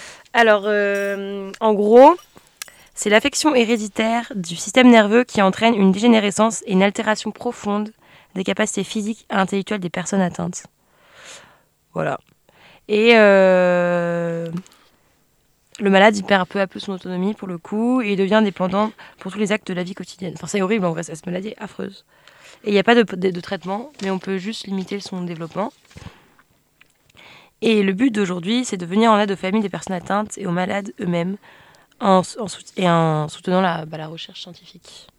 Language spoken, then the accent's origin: French; Brittany, France; Je suis bretonne. Je suis bretonne.